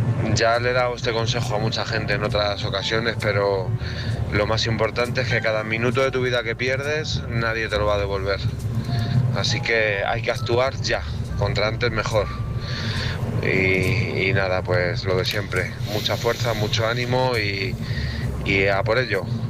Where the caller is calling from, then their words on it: Madrid, Community of Madrid, Spain; de Madrid.